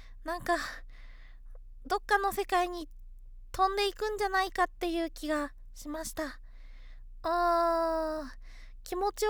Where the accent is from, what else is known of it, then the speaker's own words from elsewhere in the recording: Hokkaido, Japan; accent: Hokkaido dialect; いずいってね、そう北海道弁なんですよ。 … は北海道出身なので北海道弁を言ってしまいました。